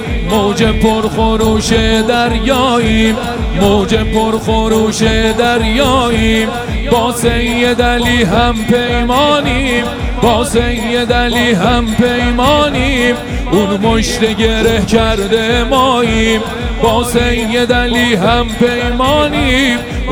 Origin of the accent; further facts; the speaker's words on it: Bushehr, Iran; از بوشهر اومدم، بوشهر اومدم.